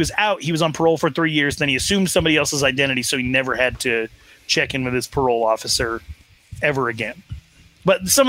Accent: Wyoming, United States; There we go. Okay, so Gray Bull, Wyoming, which is a small town in a state full of very small towns.

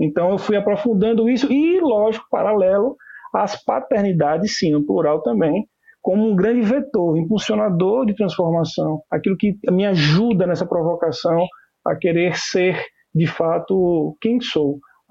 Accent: Maceió, Alagoas, Brazil; Eu sou nordestino, sou alagoano, como eu disse, de Maceió.

